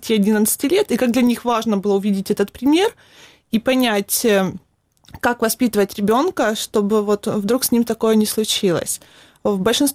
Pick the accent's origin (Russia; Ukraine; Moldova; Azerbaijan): Ukraine; Donbas; Ну, я как сама из Донбасса, для меня это не стало шоком